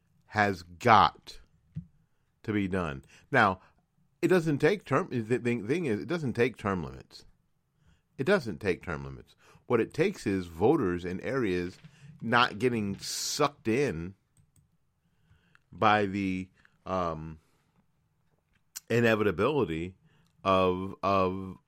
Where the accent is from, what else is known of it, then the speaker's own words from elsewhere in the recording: Florida, United States; Now, that would include my home state of Florida